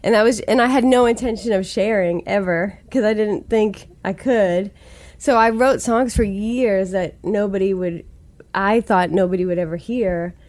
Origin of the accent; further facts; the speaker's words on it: Stoughton, Massachusetts, United States; accent: Stoughton; I couldn't figure out how to make the words all make sense to people unless I got out of my Stoughton accent. I think I had a pretty solid Stoughton accent.